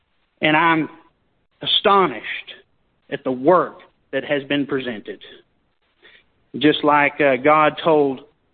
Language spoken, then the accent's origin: English; St. Augustine, Texas, United States; He is an old college football rival of my hometown in St. Augustine, Texas.